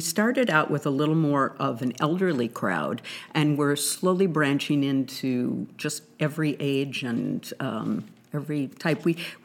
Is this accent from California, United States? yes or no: yes; California, United States; I'm from California, and I've been an actress you know, regional actress and in California for many years.